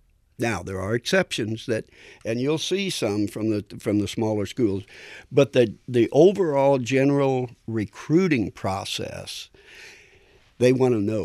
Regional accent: Milan, Indiana, United States; And not because I'm from Milan

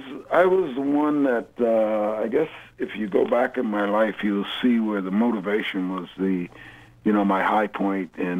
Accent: Plainfield, New Jersey, United States; born there; I was born in Plainfield, New Jersey.

